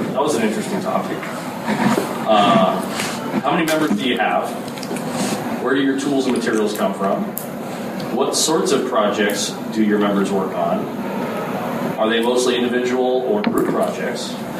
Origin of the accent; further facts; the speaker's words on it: Tampa, Florida, United States; now in Milwaukee, United States; I grew up in Tampa. I moved up here about 12 years ago.